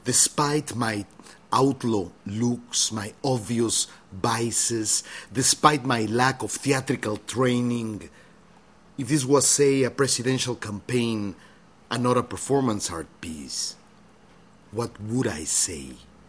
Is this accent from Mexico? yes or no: yes; Mexico; By the way, are you scared of me? Of my accent, my strange intelligence? My obnoxious capability to articulate your fears? An articulate Mexican can be scarier than a gang member, que no?